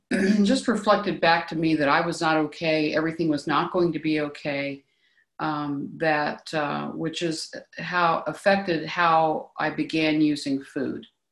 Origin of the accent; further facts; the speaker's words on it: Ohio, United States; I am from Ohio.